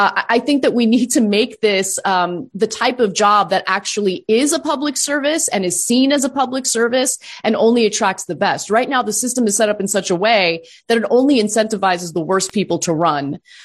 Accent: California, United States; as a Californian who's, you know, in Los Angeles right now

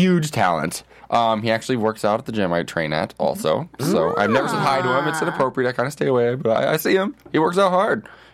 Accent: Ohio, United States; I grew up in Ohio, and I used to go to Kings Island in the summer to see my friends perform.

